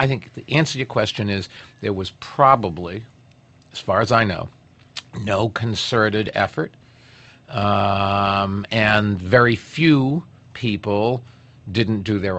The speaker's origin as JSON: {"language": "English", "town": "Boston", "region": "Massachusetts", "country": "United States", "tie": "born or raised there", "said": "when I grew up in Boston, I mean, I asked my mother the other day, and she said, yes, that when I'd go out as a young kid, the snow would be higher than me"}